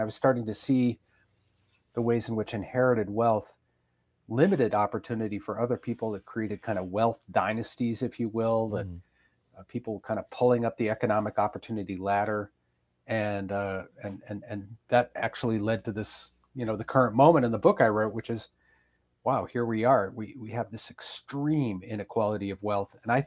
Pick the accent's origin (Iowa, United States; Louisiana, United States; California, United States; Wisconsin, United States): Wisconsin, United States; Madison; born there; And I love Richland. I was born in Madison, but as you know, it's not that far away to go out to Richland